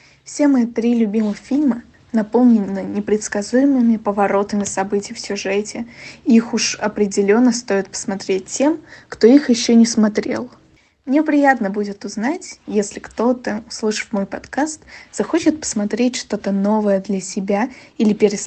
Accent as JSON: {"language": "Russian", "region": "Moscow", "country": "Russia", "tie": "born or raised there", "said": "мой родной город, Москву"}